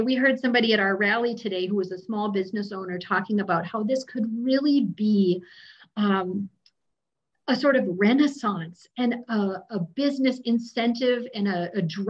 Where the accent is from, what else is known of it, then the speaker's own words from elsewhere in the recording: Duluth, Minnesota, United States; So my hometown of Duluth